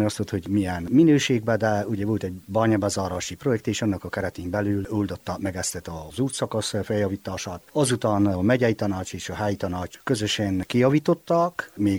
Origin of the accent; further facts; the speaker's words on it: Bodoș, Covasna, Romania; bodosi lakos, 55 éves, itt születtem Bodosba.